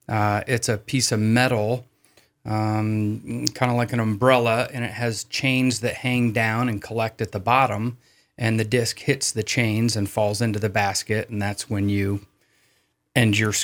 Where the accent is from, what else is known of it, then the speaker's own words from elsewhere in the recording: Akron, Ohio, United States; moved away as an adult; also born or lived in Cincinnati; now in Alaska, United States; I was born and raised in Akron, Ohio. I started playing disc golf in 1986 at the University of Cincinnati and decided to move to Alaska when it was 1991.